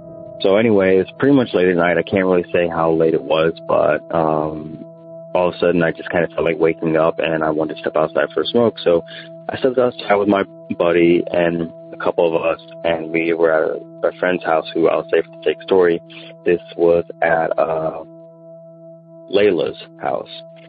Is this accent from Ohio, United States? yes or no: yes; Canton, Ohio, United States; now in Fort Myers, United States; And this is actually back in my home of Canton, Ohio, where this occurred.